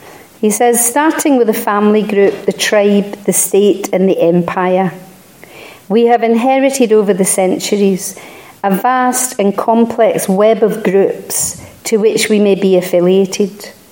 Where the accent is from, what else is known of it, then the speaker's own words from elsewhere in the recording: Scotland, United Kingdom; I'm Scottish. And I'm kind of Irish-Scottish, actually, so it's a double whammy.